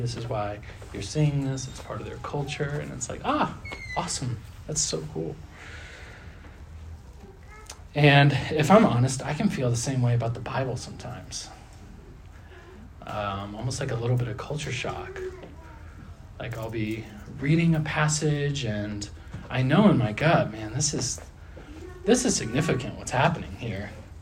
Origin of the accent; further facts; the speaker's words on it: United States; because I'm an American.